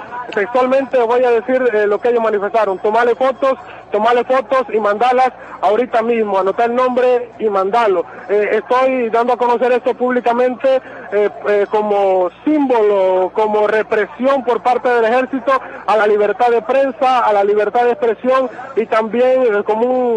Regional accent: Honduras; con mi tarjeta de identidad como hondureño

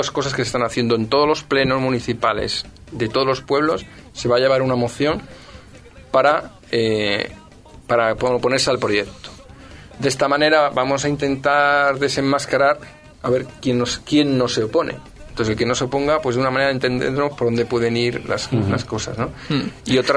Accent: Alcalá de Henares, Community of Madrid, Spain; Es decir, somos de Alcalá

